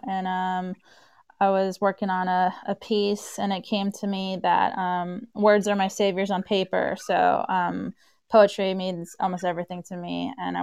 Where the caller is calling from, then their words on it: California, United States; Yeah, I'm calling in from the Bay Area in California.